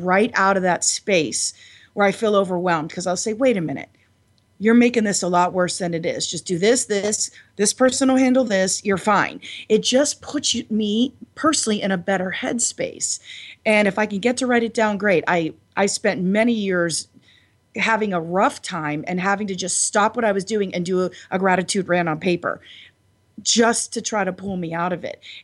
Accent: Youngstown, Ohio, United States; I grew up in Youngstown, you know, a very work ethic, blue-collar town, and, you know, Eastern European, and my parents loved me.

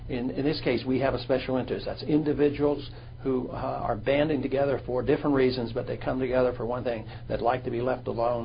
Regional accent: United States; Well, it helps me as an American candidate.

